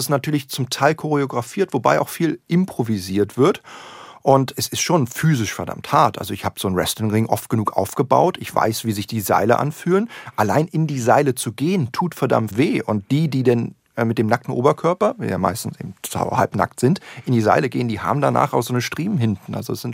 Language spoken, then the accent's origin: German; Berlin, Germany; Ich bin ja Berliner.